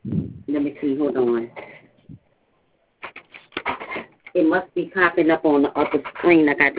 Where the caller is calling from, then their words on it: New Orleans, Louisiana, United States; I'm calling you from Louisiana. I'm calling you from New Orleans.